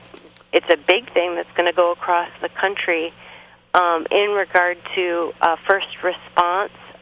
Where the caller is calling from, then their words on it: Olympia, Washington, United States; I'm calling from Olympia, Washington.